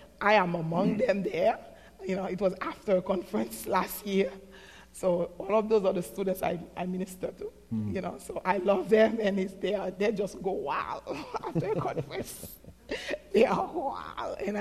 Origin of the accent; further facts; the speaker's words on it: New York City, New York, United States; I came from New York City. I knew nobody in this area.